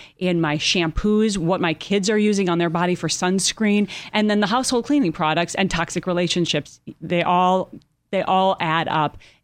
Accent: Minneapolis, Minnesota, United States; But we're going back to my hometown, Minneapolis.

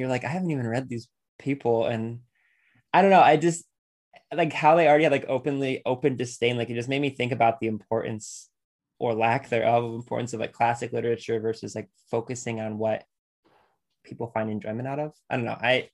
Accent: Lorain, Ohio, United States; like I grew up in Lorain, Ohio, so like, yes, we read Toni Morrison

